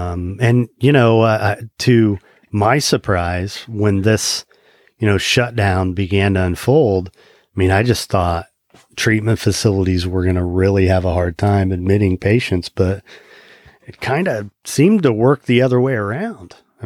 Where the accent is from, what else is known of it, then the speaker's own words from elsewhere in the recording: Indiana, United States; moved away; I grew up in Indiana and came to South Florida